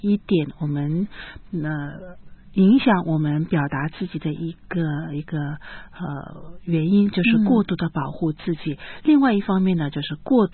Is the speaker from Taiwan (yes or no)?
no; China; 无论是你是哪里的人，我是中国人